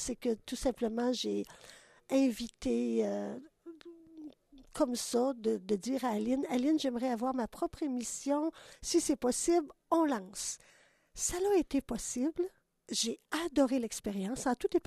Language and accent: French; Quebec, Canada; Et puis, je viens du Québec.